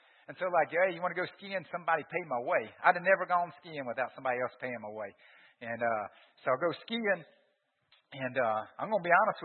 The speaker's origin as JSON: {"language": "English", "region": "Louisiana", "country": "United States", "said": "I'm from South Louisiana. Ain't nobody wear skis."}